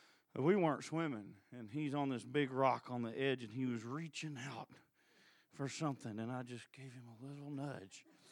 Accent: Oklahoma, United States; And I grew up in Oklahoma, and I'm not terrified of them, but I have a healthy respect for them.

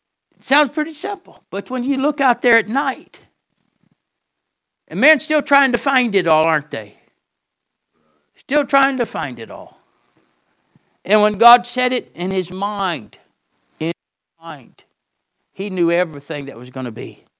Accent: Florida, United States; And I grew up hunting in the Everglades, so I hunt with people.

